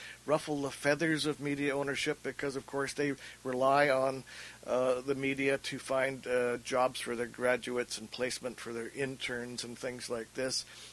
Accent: Burnaby, British Columbia, Canada; When I grew up in Burnaby, I wanted to be a journalist, but the only journalism program in town was a two-year diploma program

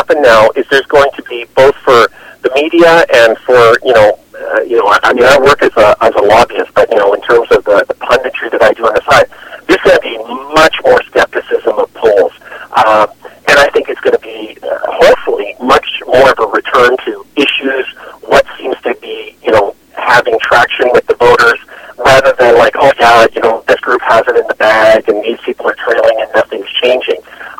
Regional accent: British Columbia, Canada; I wasn't in the Okanagan, even though I grew up in the Okanagan.

